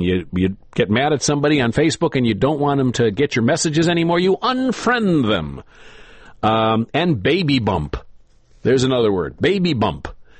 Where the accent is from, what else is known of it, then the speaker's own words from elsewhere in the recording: Michigan, United States; No, I've heard that word because I grew up in Michigan.